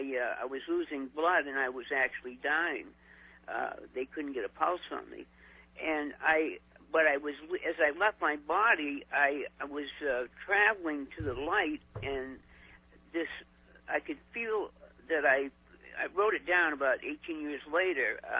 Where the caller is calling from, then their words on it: Winchester, Virginia, United States; Hi, George. … I'm calling you from Winchester, Virginia.